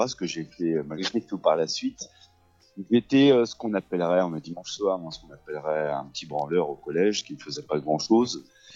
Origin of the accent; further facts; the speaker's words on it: La Roche-sur-Yon, Pays de la Loire, France; Alors ben, je suis né à La Roche-sur-Yon. Un enfant du pays, vraiment. Donc voilà, je suis né ici, j'ai grandi ici jusqu'à mon bac